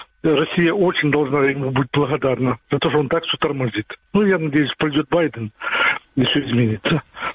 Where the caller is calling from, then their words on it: Kyiv, Ukraine; Здравствуйте, Киев.